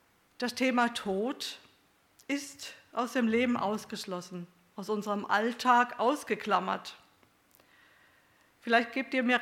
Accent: Stuttgart, Baden-Württemberg, Germany; Ja, auch ich war im Juni in Stuttgart, das ist ja meine Heimat

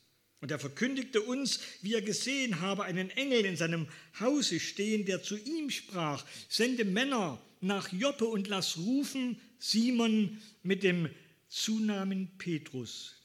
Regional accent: East Germany, Germany; in den 70er Jahren in der DDR, ich bin ein Kind des Ostens

